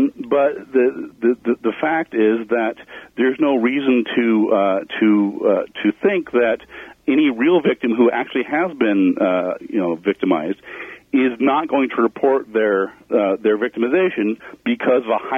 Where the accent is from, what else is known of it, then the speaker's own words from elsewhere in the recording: New Mexico, United States; ended up here in New Mexico, in my hometown, actually.